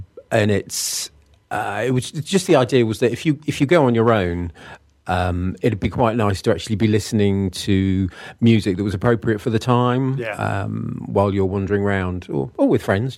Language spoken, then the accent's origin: English; Southampton, South East England, United Kingdom; I grew up in Southampton